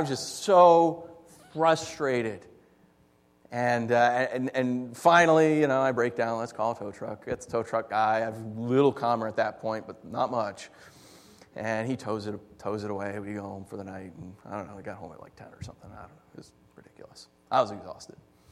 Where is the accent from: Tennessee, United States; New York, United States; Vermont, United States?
New York, United States; a dear friend of mine in the church I grew up in back in New York.